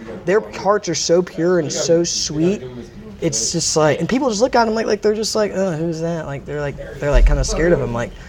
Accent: Atlanta, Georgia, United States; I was born in Atlanta and I grew up in metro Atlanta. Like in the suburbs.

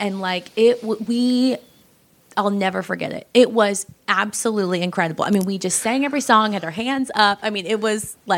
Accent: Orlando, Florida, United States; I grew up in Orlando and the only professional sport we had was the Magic.

